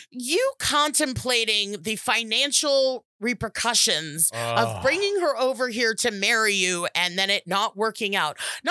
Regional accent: the South, United States; accent: Southern; My Southern accent that we got.

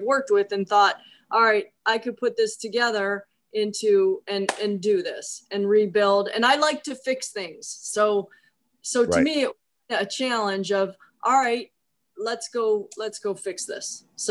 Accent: Cleveland, Ohio, United States; I grew up in Cleveland

